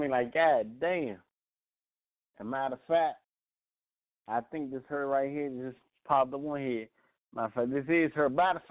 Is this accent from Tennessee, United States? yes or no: no; Washington, District of Columbia, United States; they mistook my accent for being a Baltimore accent, right? So respectfully, I said, no, sis, in Christ's name, I'm not from Baltimore. And so she won't get a, you know, they felt as though I was disrespecting them. I'm like, no, I said, I felt disrespected as a D.C. dude.